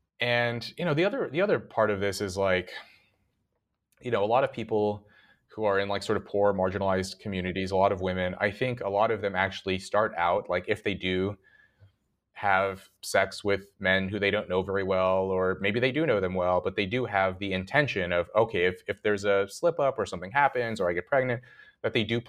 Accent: Red Bluff, California, United States; guys I grew up with in Red Bluff

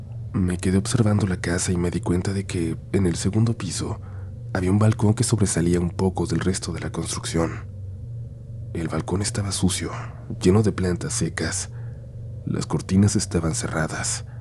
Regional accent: Dominican Republic; Soy de República Dominicana, un país en el que, al igual que el resto de Latinoamérica, está muy arraigada la religión católica.

